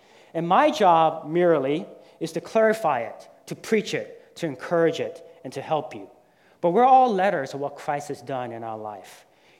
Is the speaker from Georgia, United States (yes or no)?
yes; Georgia, United States; I grew up near Fort Benning, Georgia.